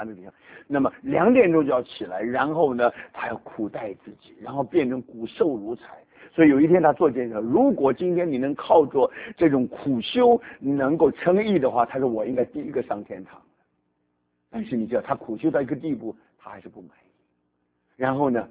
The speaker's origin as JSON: {"language": "Chinese", "country": "Taiwan", "tie": "born or raised there", "lives_now": "United States", "said": "那我刚刚到美国的时候，那因为我在台湾长大"}